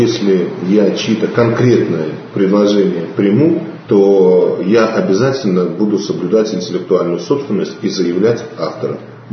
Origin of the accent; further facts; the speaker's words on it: Belarus; Ну, мы белорусы.